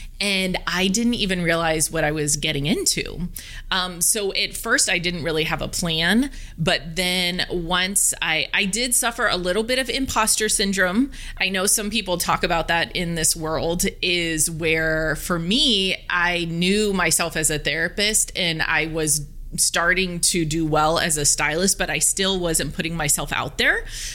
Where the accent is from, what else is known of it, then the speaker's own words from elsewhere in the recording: East Coast, United States; I'm from the East Coast, and I started out fundamentally knowing I wanted to help people.